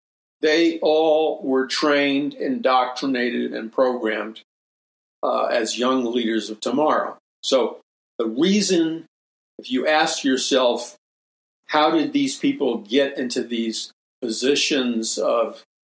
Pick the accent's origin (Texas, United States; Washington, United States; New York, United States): New York, United States; New York City; when I was a young boy growing up in New York City.